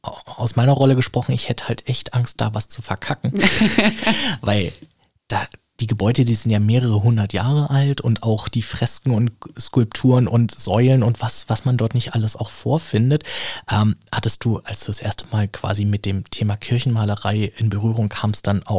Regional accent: Berlin, Germany; Also für mich ist es hoch als Berliner.

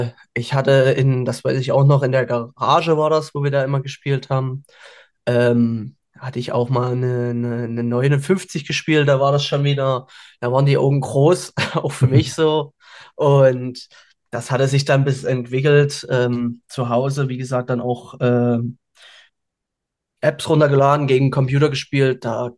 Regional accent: Saxony, Germany; ich komme aus Sachsen, nähe aus Dresden.

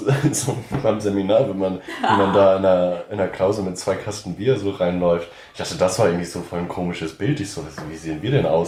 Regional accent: New Orleans, Louisiana, United States; now in Germany; von der Kultur her würde ich sagen, dass es da fehlt vieles, also von New Orleans hierher halt.

